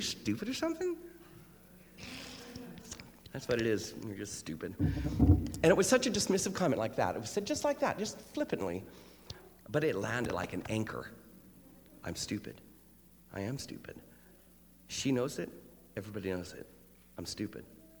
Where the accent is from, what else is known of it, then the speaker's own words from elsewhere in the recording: Washington, United States; I'm originally from Washington State.